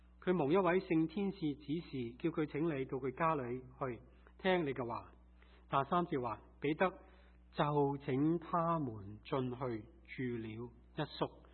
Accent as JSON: {"language": "Chinese", "country": "China", "lives_now": "United States", "said": "我们中国人会称其他的外族人 老番鬼老黑鬼白鬼，其实会不会就是反映出我们中国人那个优越感和偏见呢？"}